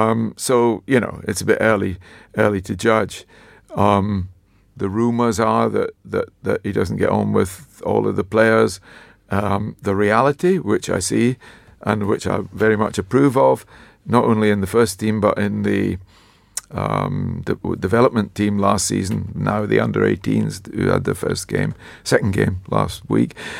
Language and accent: English; Dundee, Scotland, United Kingdom; Was my hometown. So I grew up in Dundee